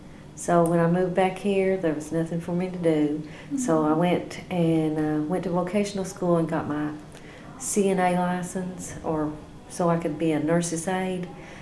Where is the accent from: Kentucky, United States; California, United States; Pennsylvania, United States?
Kentucky, United States; But my mom and dad always lived in Breathitt County. And I lived on Frozen. It was called Frozen.